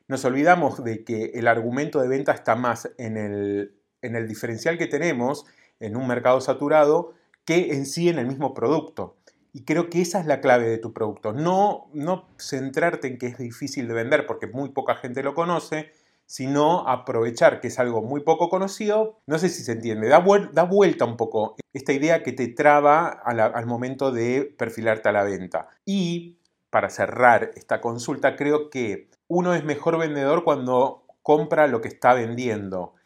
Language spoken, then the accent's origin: Spanish; San Justo, Buenos Aires Province, Argentina; moved away as an adult; now in Montevideo, Uruguay; tengo 34 años, soy chef, pastelera de profesión y corazón, ya hace 11 años. Crecí y viví en San Justo, zona oeste, Buenos Aires, hasta los 30 años, pero luego me vine a vivir a Uruguay, Montevideo, Positos.